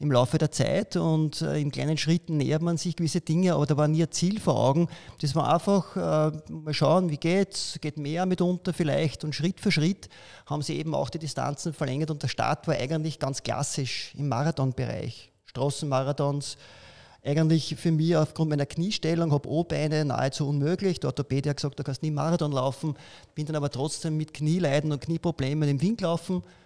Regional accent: Lower Austria, Austria; born there; now in Vienna, Austria; Bin ein gebürtiger Niederösterreicher, lebe aber schon knappe 30 Jahre in Wien.

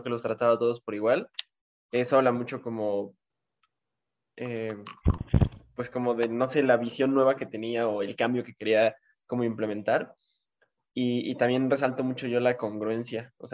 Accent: Toluca, State of Mexico, Mexico; de Toluca y aquí puesto y dispuesto una vez más para platicar de temas interesantes

